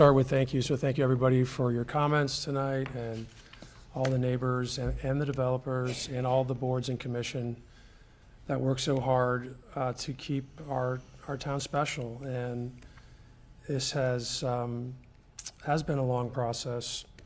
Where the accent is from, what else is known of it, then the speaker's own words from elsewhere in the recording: Westminster, United States; I grew up in Westminster. I care about this town.